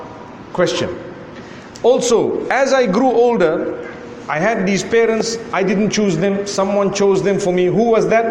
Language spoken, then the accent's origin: English; Zimbabwe; I come from Zimbabwe, you can hear my accent.